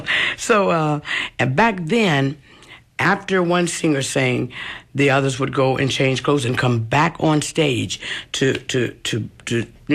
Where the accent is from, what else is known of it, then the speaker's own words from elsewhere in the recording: Chicago, Illinois, United States; I got my brother here from Chicago, from my hometown, Windy City of Chicago.